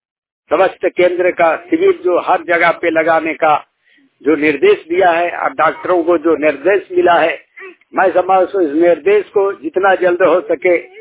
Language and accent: Hindi; Jharkhand, India; Mobile media reporter, दाड़ी प्रखंड, जिला हजारीबाग, झारखंड के रहने वाला हूँ।